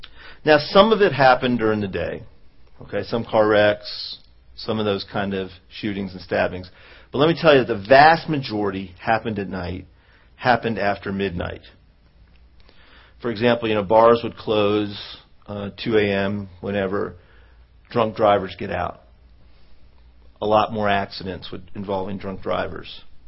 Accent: Dallas, Texas, United States; You know, I grew up in Dallas, went to Lake Hans High School, and then I went to SMU.

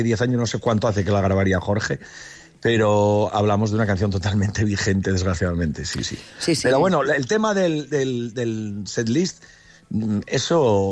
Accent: Asturias, Spain; yo soy asturiano también, como Jorge

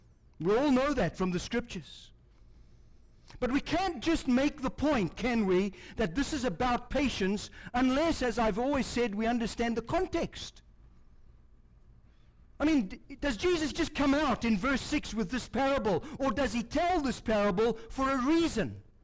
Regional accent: Ireland; I know that. I'm Irish.

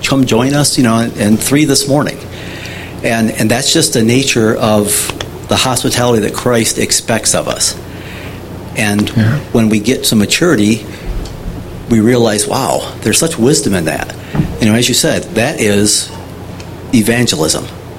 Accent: Michigan, United States; moved away; Many of you know I came from Michigan, and I've been here about 13 years.

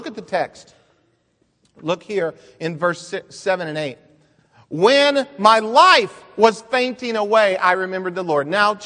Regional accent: Phoenix, Arizona, United States; I grew up in Phoenix, Arizona, and when I was a little boy, we did not have a professional football team.

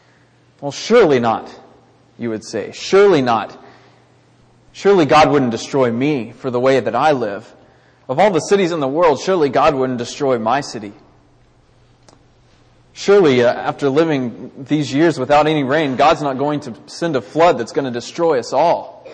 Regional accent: Baytown, Texas, United States; You know, a few years ago, when I was growing up in Baytown, our preacher went to across the street

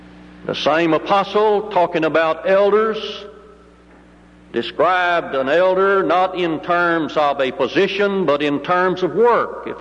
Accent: Kentucky, United States; When I was growing up in West Kentucky, we had a mule named Mike, which we used to pull a plow behind which I walked.

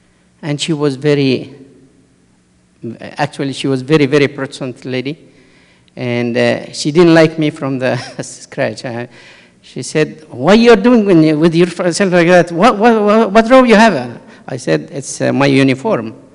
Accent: Egypt; English is a second language; I came from Egypt. This is my uniform. I'm praying. I'm a priest. I'm a Coptic, and so on.

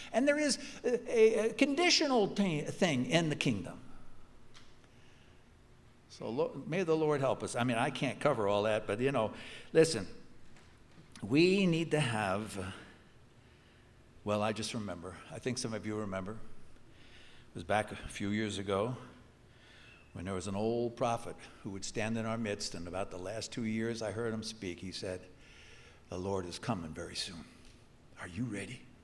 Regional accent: New York City, New York, United States; I come from New York. It's crazy in New York.

